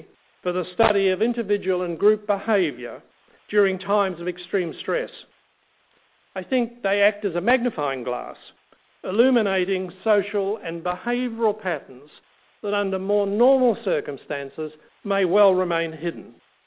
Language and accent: English; New Zealand; growing up in New Zealand in the 40s and 50s